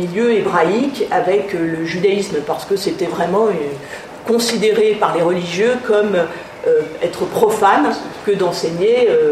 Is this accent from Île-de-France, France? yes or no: yes; Paris, Île-de-France, France; il se trouve que je suis parisienne